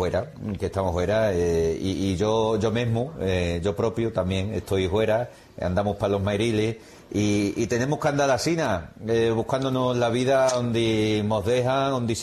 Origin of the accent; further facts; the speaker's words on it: Extremadura, Spain; Yo todavía sí cuento, ¿eh? Cuento como extremeño todavía.